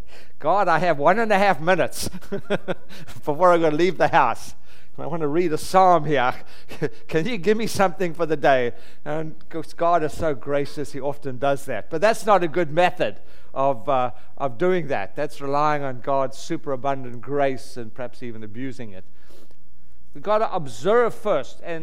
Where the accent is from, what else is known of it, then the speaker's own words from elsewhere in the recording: South Africa; I was raised in South Africa